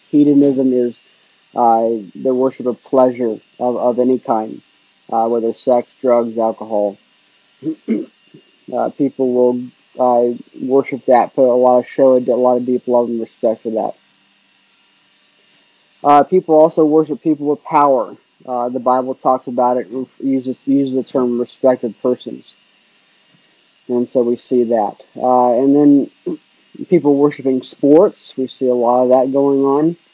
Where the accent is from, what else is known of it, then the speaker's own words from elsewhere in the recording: United States; I'm proud to be an American. I thank God that I have the blessings that I do because I'm an American